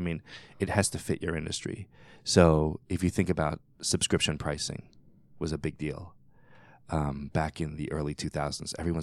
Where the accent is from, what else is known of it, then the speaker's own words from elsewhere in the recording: New York, United States; I grew up in New York, and in Soho they had coffee cafes